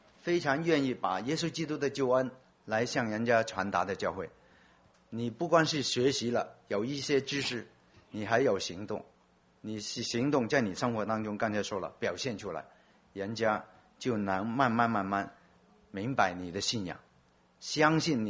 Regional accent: Guangdong, China; first language Cantonese; 我们广东话说不经大脑说话

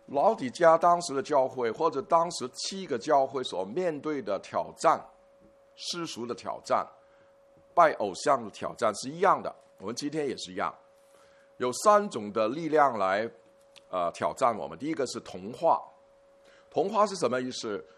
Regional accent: Guangdong, China; 是你们说我们广东人有一句话

